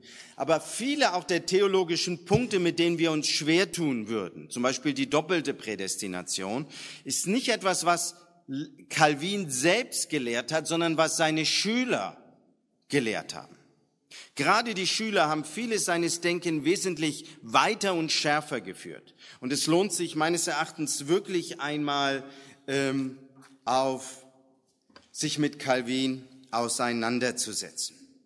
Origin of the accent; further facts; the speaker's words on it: Lower Austria, Austria; bei uns in Niederösterreich